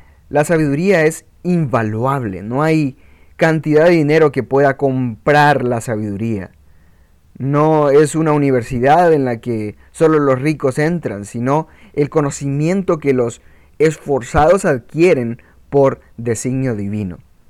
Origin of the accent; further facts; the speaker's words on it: Honduras; Yo recuerdo muy bien un árbol de mango en mi país, Honduras, y como yo me subía a este árbol y agarraba los mejores frutos